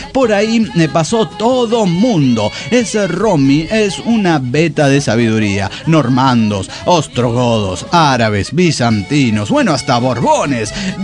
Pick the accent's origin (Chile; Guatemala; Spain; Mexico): Mexico; Soy mexicano